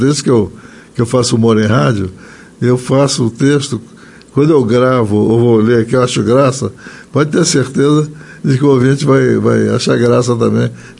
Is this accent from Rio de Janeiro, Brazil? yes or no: yes; Rio de Janeiro, Brazil; accent: carioca; Era o carnaval 66 e o meu sotaque de carioca chamava atenção.